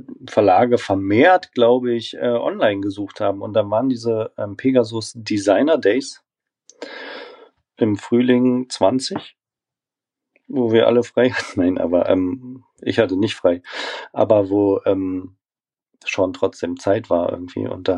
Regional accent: Berlin, Germany; ich meine, ich komme ja aus Berlin

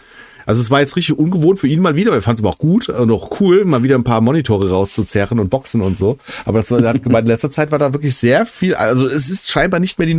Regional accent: Hesse, Germany; ich komme ja aus der Gegend

